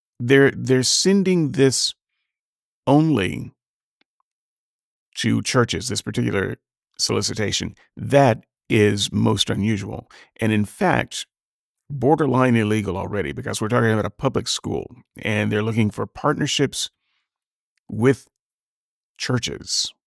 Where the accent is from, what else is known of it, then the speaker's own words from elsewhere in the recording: Alabama, United States; So as you know, I grew up in Alabama, lived in Alabama for a long time.